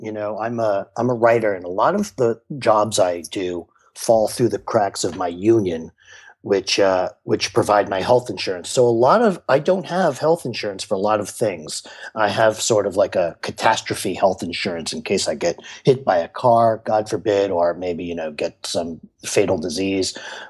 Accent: Brooklyn, New York, United States; And also, you know, I'm from Brooklyn. I'm going to have a slice of pizza every now and then.

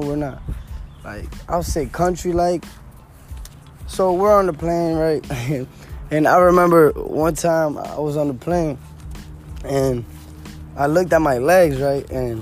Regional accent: Dominican Republic; English is a second language; now in Passaic, United States; So I moved to New Jersey, Passaic, New Jersey. United States. I came from Dominican Republic. I didn't know no English.

